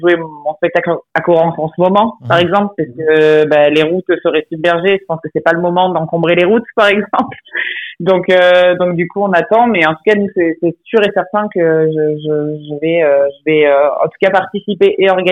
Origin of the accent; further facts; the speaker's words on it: Correns, Provence-Alpes-Côte d'Azur, France; je viens de Corrence, mais le Cotignac, Brignoles, Leval, Montfort, Carcès, c'est des villages qui ont bercé mon enfance